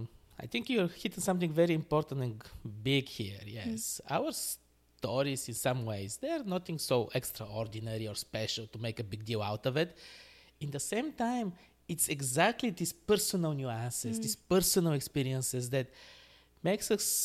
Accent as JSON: {"language": "English", "country": "Bulgaria", "tie": "born or raised there", "also_born_or_lived": "Morocco", "second_language": "English", "moved": "as an adult", "lives_now": "Canada", "said": "I was born and raised in Bulgaria. I lived for about 5 years in Morocco in my childhood. In my teens, they were back in Bulgaria."}